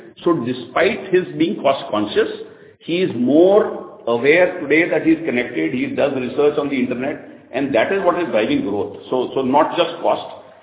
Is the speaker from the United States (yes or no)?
no; India; So I'm an Indian, so I understand exactly what you're saying.